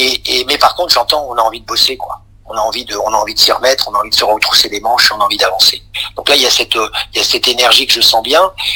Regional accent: France; en tant que Français et en tant qu'être humain

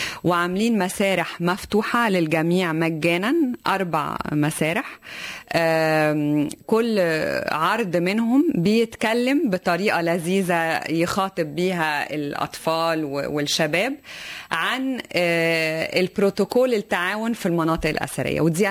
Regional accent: Egypt; فبنتيح الفرصة لمئات من الطلبة المصريين يستفيدوا بخبرات عالمية في بلدنا مصر.

